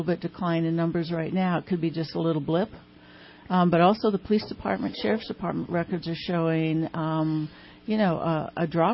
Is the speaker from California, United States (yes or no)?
yes; California, United States; Not recently, but I did growing up on Shasta Lake.